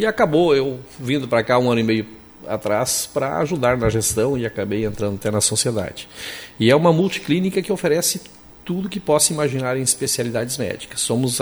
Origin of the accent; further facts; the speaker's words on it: São Gabriel, Rio Grande do Sul, Brazil; eu nasci lá e me criei em São Gabriel.